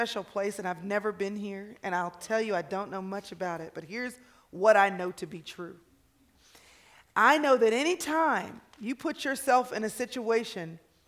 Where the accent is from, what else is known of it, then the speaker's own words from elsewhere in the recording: Texas, United States; Hey, y'all. I'm from Texas. That's how we do it.